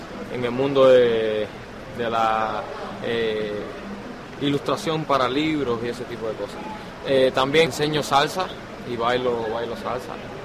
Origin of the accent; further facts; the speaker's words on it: Cuba; yo vengo de Cuba